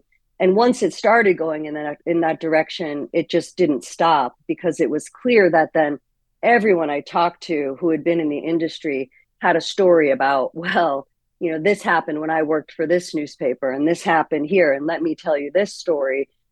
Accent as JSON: {"language": "English", "town": "Hartford", "region": "Connecticut", "country": "United States", "tie": "born or raised there", "said": "Tribune, which owns my hometown paper, the Hartford Current"}